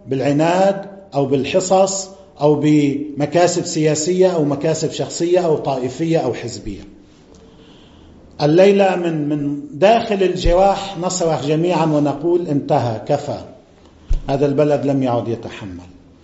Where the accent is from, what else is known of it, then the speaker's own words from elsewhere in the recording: Lebanon; عندنا في لبنان